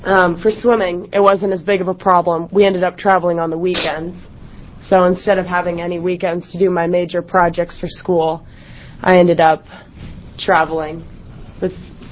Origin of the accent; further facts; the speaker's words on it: Eugene, Oregon, United States; now in Springfield, United States; I come from Eugene. I live in Springfield, but commute every day to Eugene for Spanish immersion at Sheldon.